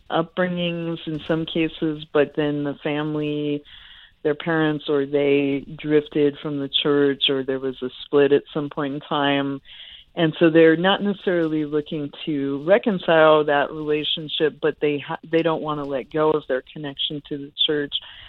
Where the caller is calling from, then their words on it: Oakland, California, United States; Yeah, I'm calling from Oakland.